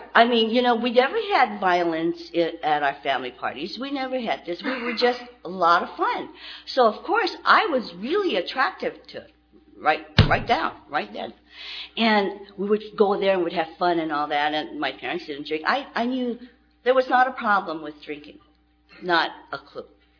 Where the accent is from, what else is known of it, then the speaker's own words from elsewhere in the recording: Torrance, California, United States; I come from Torrance, and we have a roundup there, too, and it's a big event, and we start, like, Thursday.